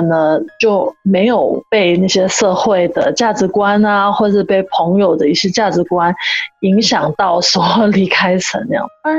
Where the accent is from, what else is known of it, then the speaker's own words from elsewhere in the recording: Canada; 我妈妈是从台湾来，我爸爸香港，然后我在这边生的，所以我就从小在加拿大长大的。